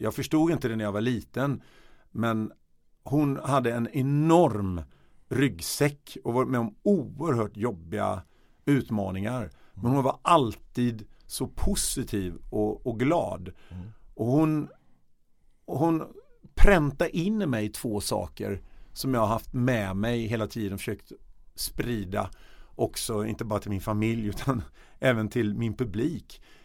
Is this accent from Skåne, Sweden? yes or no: no; Stockholm, Stockholm County, Sweden; så flyttade jag till Stockholm. Och där växte jag upp i en söderförort i Högdalen mellan jag var 8 år till jag var 20.